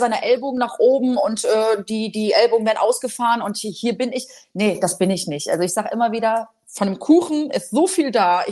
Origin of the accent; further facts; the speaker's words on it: Poland; also ganz ehrlich, ich komme aus Polen